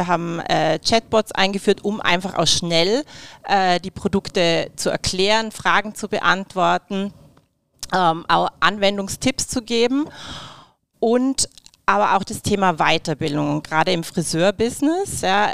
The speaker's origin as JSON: {"language": "German", "country": "Austria", "moved": "as an adult", "lives_now": "Germany", "said": "Man hört es wahrscheinlich dann auch, ich komme nicht gebürtig aus Deutschland, sondern aus Österreich, lebe aber schon über 12 Jahre hier."}